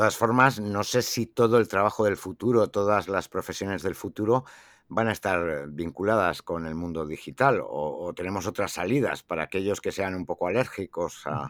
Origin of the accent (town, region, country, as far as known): Spain